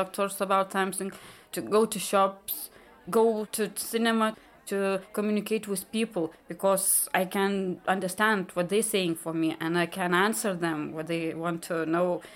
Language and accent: English; Lithuania; English is a second language; from Lithuania, and I'm a student of Fáiltis Déag.